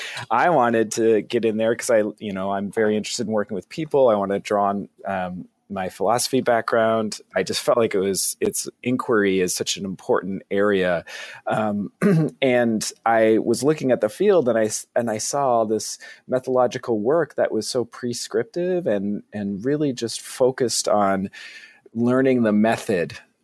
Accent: Vermont, United States

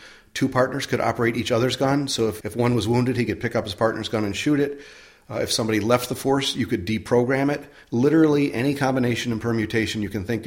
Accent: United States; I grew up in America, which meant freedom.

